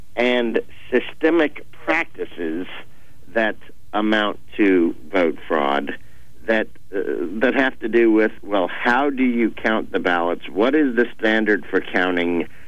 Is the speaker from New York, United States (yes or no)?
no; Philadelphia, Pennsylvania, United States; It's a time honored tradition in big Democratic controlled cities like Chicago and my hometown, Philadelphia, to do precisely what they're doing.